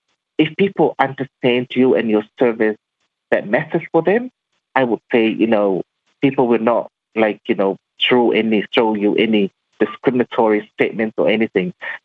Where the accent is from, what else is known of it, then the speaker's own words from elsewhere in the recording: Samoa; because I am from Savai, 1 hour drive to Salilonga.